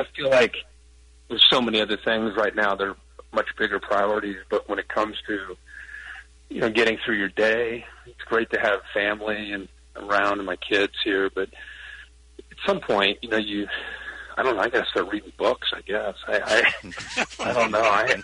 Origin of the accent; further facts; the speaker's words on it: Ohio, United States; Growing up in Southwest Ohio in the 70s, I mean, you really didn't have much of a choice.